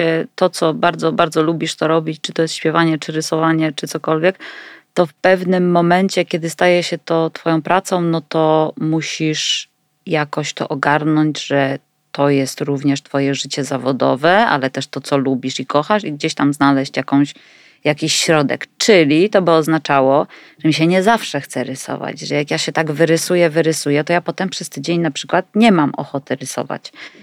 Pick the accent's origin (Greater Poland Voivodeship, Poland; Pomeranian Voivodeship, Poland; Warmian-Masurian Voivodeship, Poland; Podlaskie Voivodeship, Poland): Greater Poland Voivodeship, Poland; Gniezno; Ja jestem z Gniezna, urodziłam się w Gnieźnie.